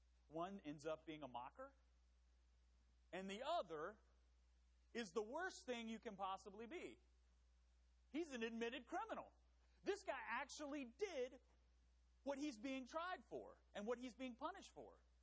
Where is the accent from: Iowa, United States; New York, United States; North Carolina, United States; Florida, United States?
North Carolina, United States; I'm from, you know, I grew up in North Carolina, so I'm from the South.